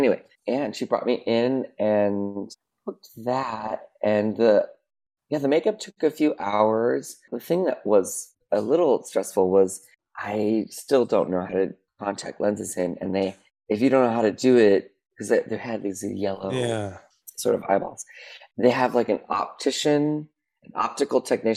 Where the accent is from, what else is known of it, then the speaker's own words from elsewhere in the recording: California, United States; what's hilarious is that when I grew up here in Southern California. No air conditioning at these old schools.